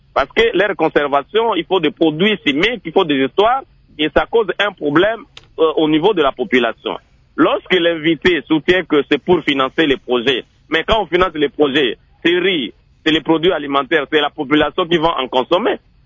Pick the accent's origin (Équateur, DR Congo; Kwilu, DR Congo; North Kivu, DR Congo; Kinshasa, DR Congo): Équateur, DR Congo; Mbandaka; Je vous assure que si vous venez chez moi en Bandaka, vous allez trouver des rizières ici.